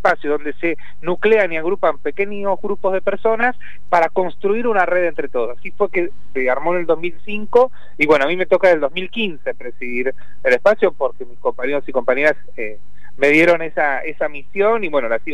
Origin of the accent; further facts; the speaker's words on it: Buenos Aires, Argentina; me reconozco como un porteño, militante político, y que además intento aprovechar siempre todo lo que la ciudad de Buenos Aires nos da.